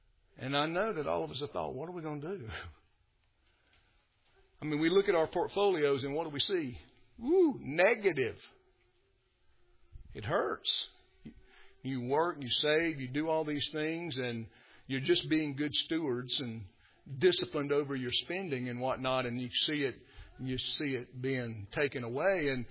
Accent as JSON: {"language": "English", "country": "United States", "said": "I'm a American Presbyterian."}